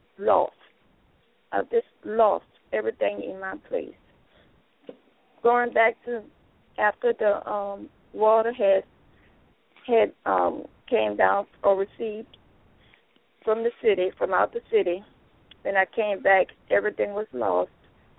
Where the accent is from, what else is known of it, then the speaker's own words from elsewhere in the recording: New Orleans, Louisiana, United States; now in Dallas, United States; I am from New Orleans, Louisiana, and but I moved here in Dallas, Texas after Hurricane Katrina.